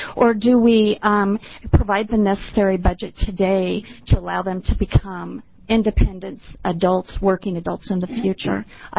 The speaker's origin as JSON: {"language": "English", "town": "Beaverton", "region": "Oregon", "country": "United States", "said": "I'm from Beaverton, Oregon."}